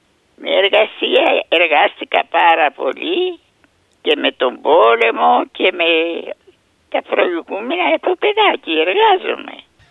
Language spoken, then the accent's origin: Greek; Ikaria, North Aegean, Greece; also born or lived in Athens; now in Ikaria, Greece; Δεν είχα πια τέτοια να μένω στην Αθήνα. Και είχα δουλειές και τις παράτησα και πήγα στην Ικαρία